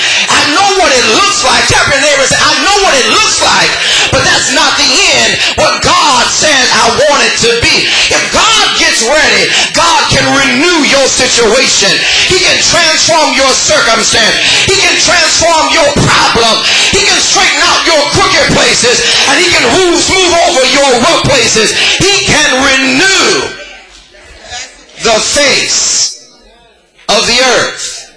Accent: Los Angeles, California, United States; I'm from California, and I used to love it when we would go up to places where there was snow. I would get excited because I'd never seen snow fall before. We never got snow in the Los Angeles basin

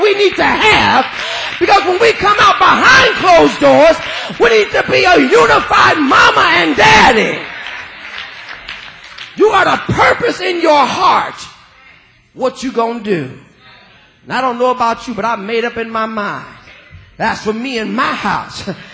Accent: Los Angeles, California, United States; I grew up in South Central. I knew … before he was on Larry King.

